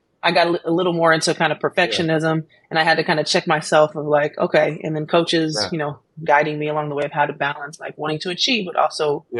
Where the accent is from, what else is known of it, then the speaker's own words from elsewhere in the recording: Jefferson City, Missouri, United States; I grew up in Jefferson City, Missouri until I was 11 years old.